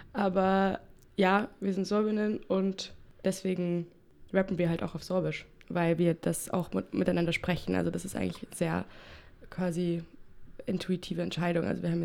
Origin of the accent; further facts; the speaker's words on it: Lusatia, Germany; wir kommen aus der Lausitz ursprünglich. Und wir kennen uns alle davon, dass wir zusammen in der Lausitz aufgewachsen sind